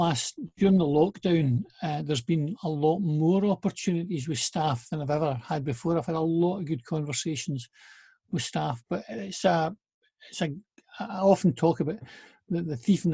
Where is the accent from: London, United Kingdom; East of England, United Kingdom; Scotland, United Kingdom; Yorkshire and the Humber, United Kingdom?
Scotland, United Kingdom; Airdrie; I'm originally from Airdrie.